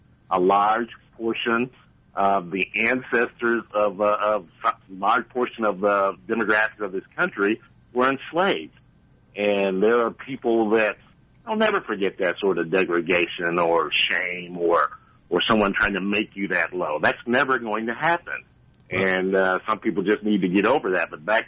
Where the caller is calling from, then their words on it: Kansas, United States; Wyandotte County, right across the state line.